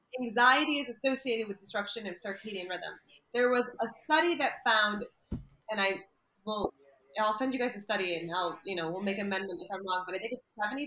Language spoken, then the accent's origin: English; Buffalo, New York, United States; now in Omaha, United States; Even in the snow, like, I'm originally from Buffalo, New York, like, get outside.